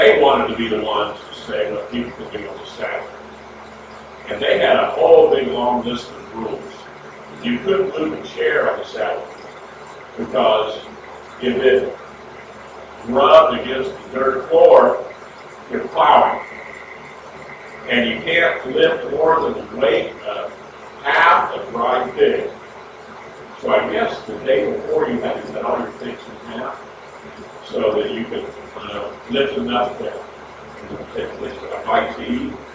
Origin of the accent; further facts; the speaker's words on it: Florida, United States; Now, the town I grew up in North Florida, is surrounded by a military base.